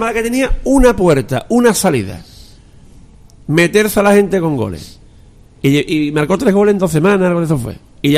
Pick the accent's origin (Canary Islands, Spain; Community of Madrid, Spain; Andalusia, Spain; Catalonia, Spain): Andalusia, Spain; Jerez; Somos todos de Jerez, no pasa nada. Sabemos cómo funciona el jerezano.